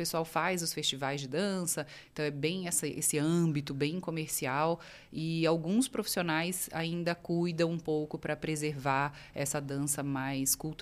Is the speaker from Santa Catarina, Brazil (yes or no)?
no; São Paulo, Brazil; now in Americana, Brazil; Eu sou de Americana, né? Eu moro em Americana. Sou de São Paulo, mas moro em Americana há muito tempo.